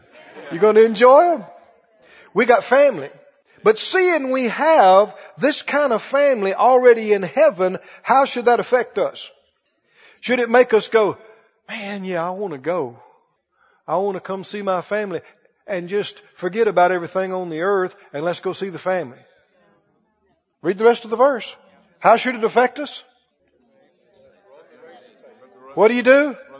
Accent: the South, United States; yeah, I'm from the South. And glad about it.

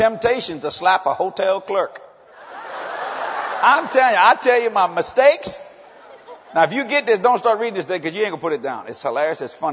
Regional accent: Louisiana, United States; Most people say, he's just a wild man. I am wild. I'm a radical. I'm a Cajun. There ain't nothing like being a Cajun.

